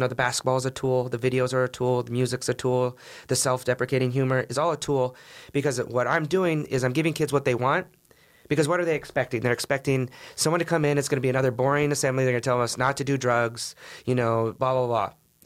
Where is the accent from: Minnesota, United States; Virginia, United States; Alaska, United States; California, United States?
Alaska, United States; And that's what's so cool about being up here in Alaska is I'm from Alaska, and I can relate to these kids